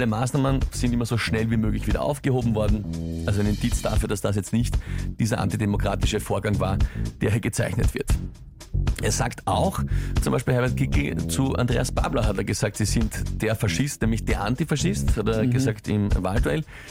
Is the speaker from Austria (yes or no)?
yes; Austria; ein Riesenthema bei uns in Österreich, das kennen wir